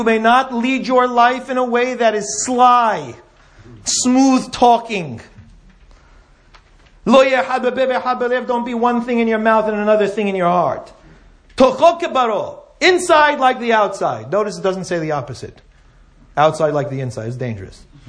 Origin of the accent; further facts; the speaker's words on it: United States; As an American, I'm just saying.